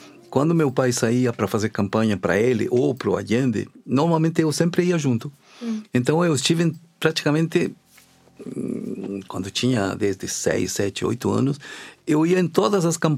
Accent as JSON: {"language": "Portuguese", "country": "Chile", "said": "eu sou chileno."}